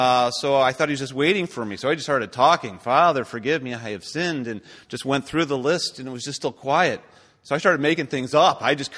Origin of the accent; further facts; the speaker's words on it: Toledo, Ohio, United States; also born or lived in New Jersey; I was born in New Jersey. I never had time to pick up the language, but I found myself growing up for the first 10 years of my life in Toledo, Ohio.